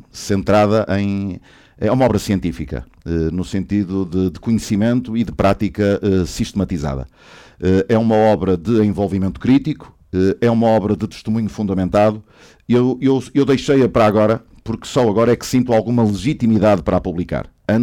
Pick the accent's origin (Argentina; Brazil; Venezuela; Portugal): Portugal; Póvoa de Varzim, Porto; porque eu sou da Póvoa